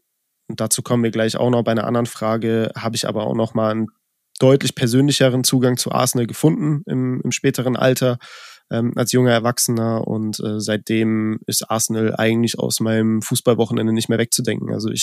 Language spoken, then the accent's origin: German; Cologne, North Rhine-Westphalia, Germany; born there; Ich als gebürtiger Kölner